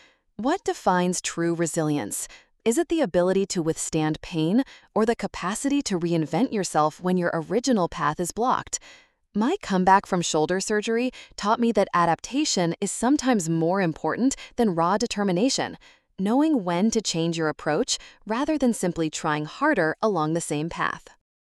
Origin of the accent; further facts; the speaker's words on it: Florida, United States; When people ask if I'm Russian or American, the answer isn't simple. I grew up in Florida, shaped by American movies and television. My humor is more Seinfeld than Gogol. Yet I've never stopped feeling Russian in my soul.